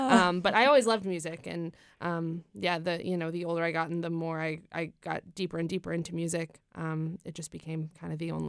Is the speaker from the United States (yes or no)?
yes; South Berwick, Maine, United States; Yes, that's right. I'm from South Berwick, Maine.